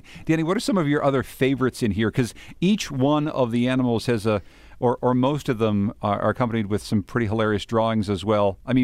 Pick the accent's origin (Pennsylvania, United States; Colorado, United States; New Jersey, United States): Pennsylvania, United States; Pittsburgh; Science Friday is hitting the road for Pennsylvania next month. Yeah, they're going to my hometown, Pittsburgh, the Carnegie Library Music Hall.